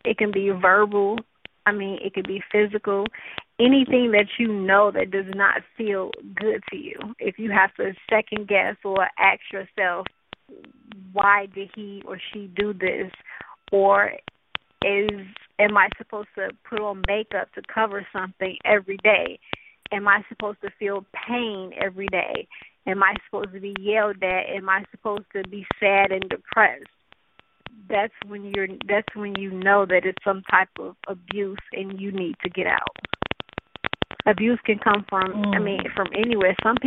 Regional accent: Chicago, Illinois, United States; moved away as an adult; I just moved to Georgia, and just trying to start my life fresh and over because I am from Chicago

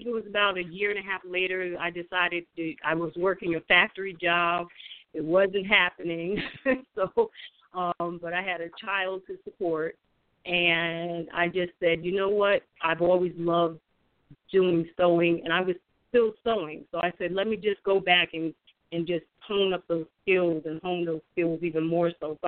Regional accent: Nyack, New York, United States; also born or lived in Harlem, United States; now in Memphis, United States; I was born in Harlem, New York, and okay. I was raised in Nyack, Rockland County, New York. Beautiful Rockland County, and I owe a lot to Rockland.

